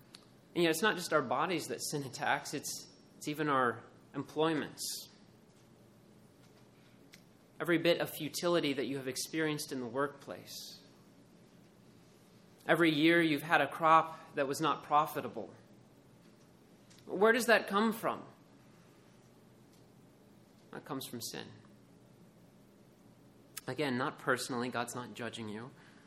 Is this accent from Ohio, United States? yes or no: yes; Columbus, Ohio, United States; I'm from Columbus, Ohio, and I was thinking, well, what are people in Wisconsin like?